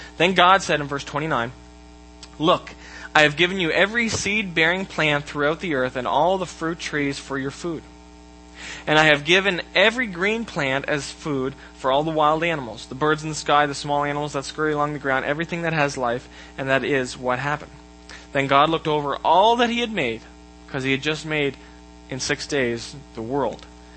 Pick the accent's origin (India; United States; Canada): Canada; Hi, I'm Canadian.